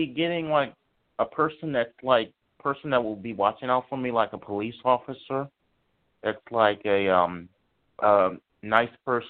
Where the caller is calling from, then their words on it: Virginia, United States; Virginia.